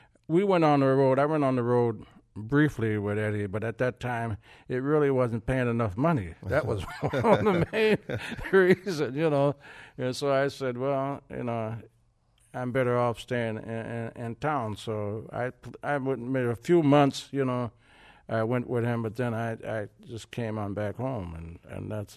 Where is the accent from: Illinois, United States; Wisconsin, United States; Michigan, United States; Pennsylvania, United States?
Wisconsin, United States; Milwaukee; When I came from Milwaukee, I was called over here.